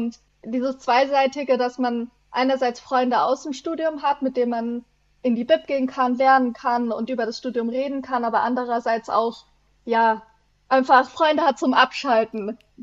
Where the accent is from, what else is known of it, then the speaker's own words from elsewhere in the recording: Heidelberg, Baden-Württemberg, Germany; now in Innsbruck, Austria; Ich bin ja auch von Deutschland nach Innsbruck gezogen, aus Heidelberg.